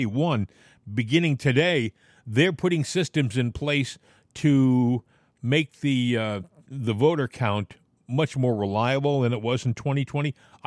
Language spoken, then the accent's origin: English; Massachusetts, United States; I used to live in Massachusetts. I grew up in Massachusetts, and my dad was involved in politics in Massachusetts.